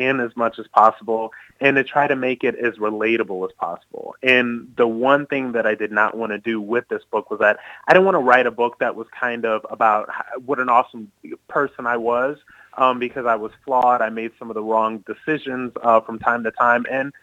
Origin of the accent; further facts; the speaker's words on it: Akron, Ohio, United States; I'm from Akron, Ohio. So I'm from Akron, Ohio. It's a very, I'm from a lower middle class background. It's a very working class place. It's the rubber belt, right? It's what they call middle America, real America, whatever you want to call it.